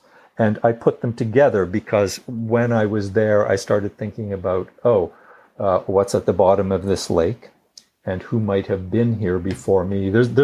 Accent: Sudbury, Ontario, Canada; I grew up in Sudbury, which is a mining town.

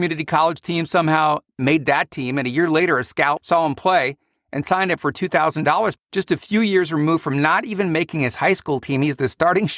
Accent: Mansfield, Ohio, United States; I have a framed photo of the house that I grew up in Mansfield, Ohio.

